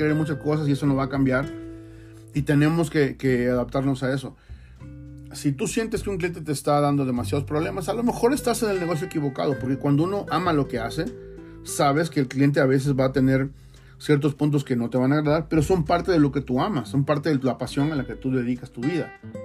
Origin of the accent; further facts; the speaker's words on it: Veracruz, Mexico; en mi tierra, en Veracruz, es un pavo adobado que es brutal